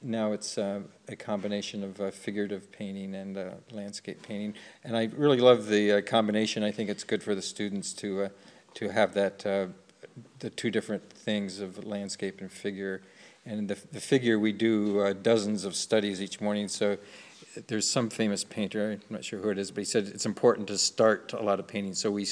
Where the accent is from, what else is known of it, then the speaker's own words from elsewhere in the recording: Wyalusing, Pennsylvania, United States; now in Ithaca, United States; that's where I live now, in Ithaca, New York. It's where Cornell University is. And then a couple from my hometown in Pennsylvania, Wyalusing, Pennsylvania.